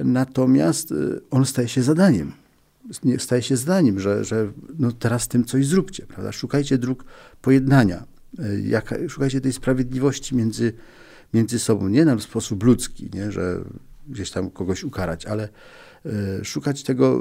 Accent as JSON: {"language": "Polish", "town": "Rybnik", "region": "Silesian Voivodeship", "country": "Poland", "said": "Ja pochodzę z Górnego Śląska, urodzony w Rybniku jestem, gdzie są rodziny ewangelickie."}